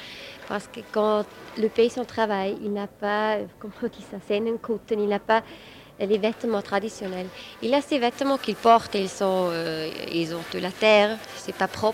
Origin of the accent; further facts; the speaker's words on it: Switzerland; moved away as an adult; now in Germany; moi, je suis partie de la Suisse pour faire des études à Berlin.